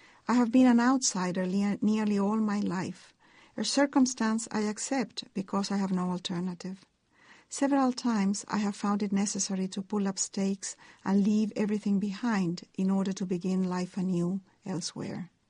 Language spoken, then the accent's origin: English; Chile; now in Northern California, United States; much thought, nowhere, or Latin America, or maybe, in my heart, I'm Chilean. Today, however, I say I am an American, not simply because that's what my passport verifies